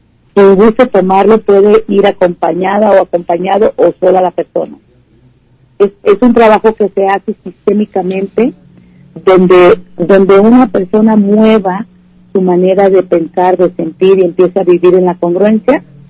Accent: Autlán, Jalisco, Mexico; born there; now in Guadalajara, Mexico; porque yo nací en Autlán, ahora vivo en Guadalajara

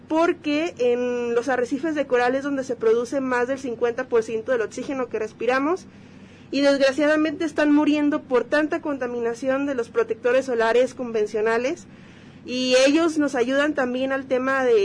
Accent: Mexico; justo somos los primeros mexicanos en llegar a la final

